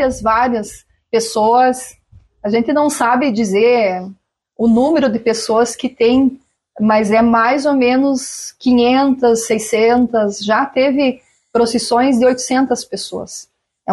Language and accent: Portuguese; Jacuizinho, Rio Grande do Sul, Brazil; born there; eu não sou uma filha desta terra, de São Lourenço. Eu nasci em Jacuizinho